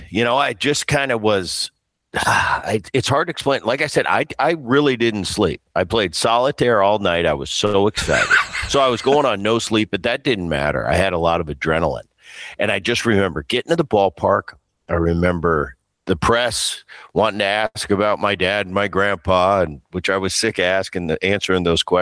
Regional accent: Calgary, Alberta, Canada; Because I'm coming from Calgary. You know, I got four roommates and guys are sleeping on couches.

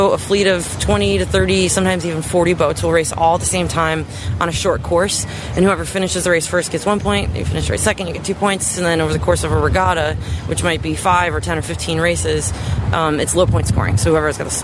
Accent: Wilmette, Illinois, United States; I'm from Wilmette, Illinois, and I sail the 49er FX.

